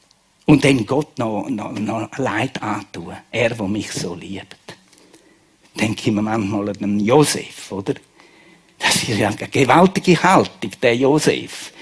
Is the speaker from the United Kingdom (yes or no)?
no; Graubünden, Switzerland; Und ich brauche als Bündner, mit meinem Grind, brauche ich das Wort jeden Tag.